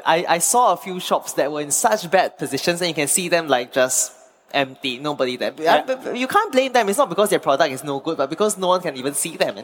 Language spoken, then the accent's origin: English; Singapore; I'm from Singapore